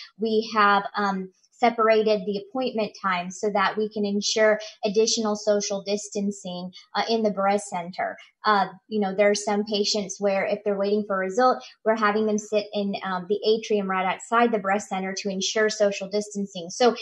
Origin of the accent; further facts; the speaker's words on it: Chillicothe, Missouri, United States; I'm originally from Chillicothe, Missouri, so I thought I was going to go home, practice primary care with a focus on women's health